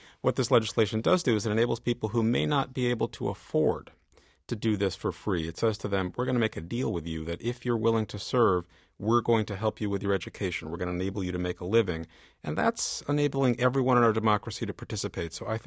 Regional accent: Bronx, New York, United States; Yeah, well, I grew up in the Bronx, not too far from Yankee Stadium. And I grew up in a neighborhood that was low income, mostly of color, African-American, Latino.

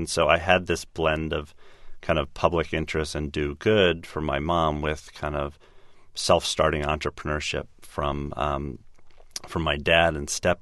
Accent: Washington, District of Columbia, United States; I grew up in the Washington, D.C. area.

